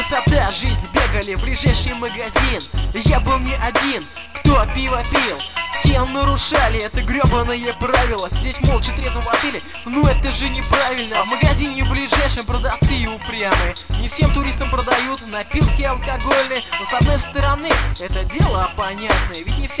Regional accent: Nizhny Novgorod, Nizhny Novgorod Oblast, Russia; А цены в Питере почти в 2 раза выше моего родного города Нижнего.

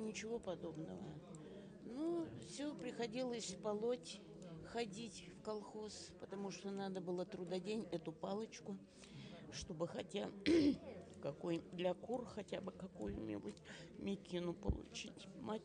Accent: Sudzhenka, Kemerovo Oblast, Russia; born there; село Судженка, Яйского района.

